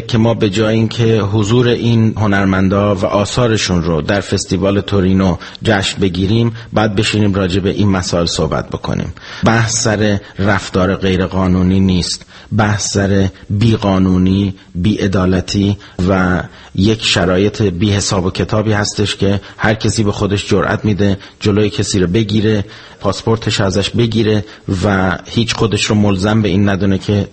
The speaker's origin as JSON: {"language": "Persian", "country": "Iran", "said": "هیچ وقت حاضر نیستم که حق خودم رو به عنوان یک ایرانی به کسانی واگذار بکنم"}